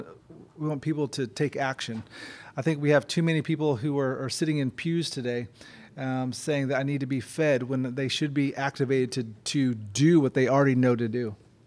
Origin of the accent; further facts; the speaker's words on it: Philippines; Even I grew up in the Philippines, but I grew up on the United States Air Base, Clark Air Base, which is very American.